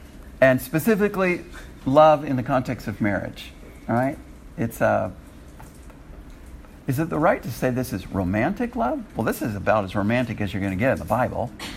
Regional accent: California, United States; not just because I come from California

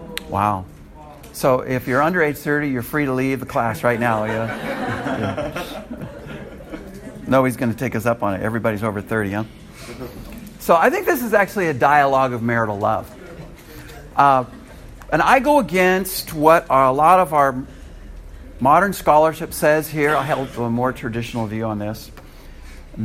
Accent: California, United States; not just because I come from California

